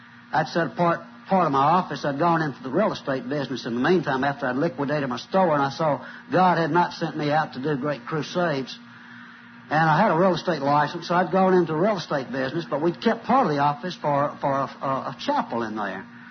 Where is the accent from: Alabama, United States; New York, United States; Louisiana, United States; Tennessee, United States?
Alabama, United States; Talladega; get the feel of this thing right here in Talladega, which in Alabama, which is my hometown.